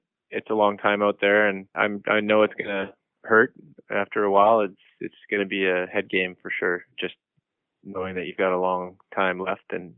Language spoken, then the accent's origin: English; Williams Lake, British Columbia, Canada; So I grew up in Williams Lake